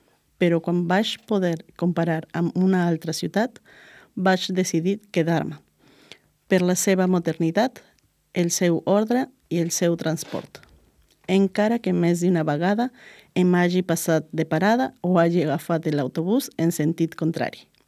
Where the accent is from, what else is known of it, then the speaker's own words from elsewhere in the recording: Peru; moved away; soc del Perú.